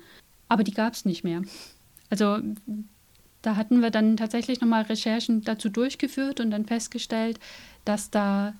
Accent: Saxony, Germany; In der Nähe von Leipzig. Ich bin 81 geboren.

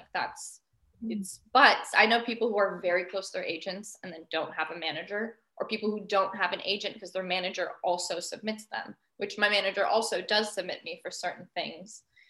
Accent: Los Angeles, California, United States; growing up in Los Angeles, you're definitely surrounded by the film industry in general

